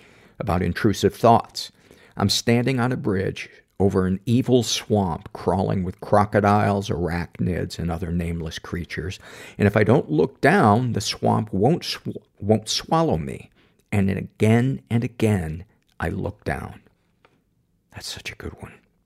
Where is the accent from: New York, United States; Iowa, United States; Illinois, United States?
Illinois, United States; Chicago; The best. I'm from Chicago.